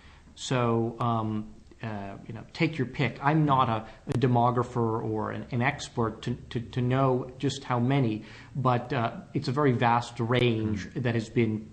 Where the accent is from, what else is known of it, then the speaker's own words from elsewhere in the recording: United States; And I felt, as an American, very disappointed.